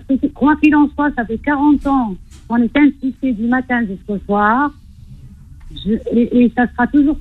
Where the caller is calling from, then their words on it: Pierrefitte-sur-Seine, Île-de-France, France; Je suis de Pierrefitte.